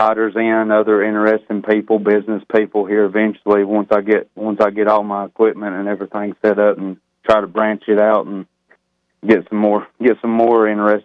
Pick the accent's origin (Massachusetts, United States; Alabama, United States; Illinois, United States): Alabama, United States; Pisgah; I'm actually from a little bitty tiny town in the northeastern corner of Alabama, man. It's called Pisgah. It's up on Sand Mountain.